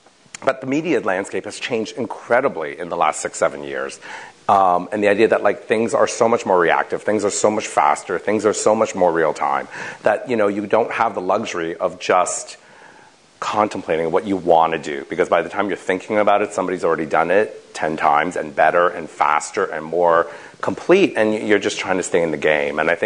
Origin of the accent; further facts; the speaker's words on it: Canada; now in New York, United States; because being Canadian, I couldn't really work in the States.